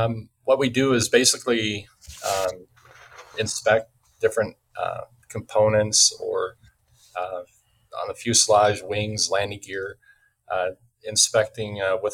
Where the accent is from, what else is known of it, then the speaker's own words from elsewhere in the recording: Friend, Nebraska, United States; Growing up, I grew up in Friend, Nebraska, and I worked a lot of times in the cornfields, just like everybody else.